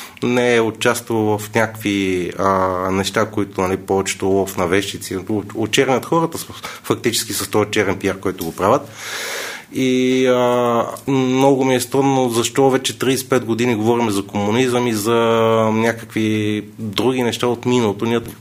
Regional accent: Sofia, Sofia City, Bulgaria; born there; also born or lived in Germany; Роден съм в София.

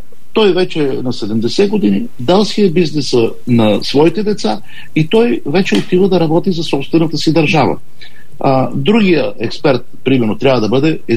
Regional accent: Blagoevgrad Province, Bulgaria; Аз съм един нормален човек, който съм от Пиринския край

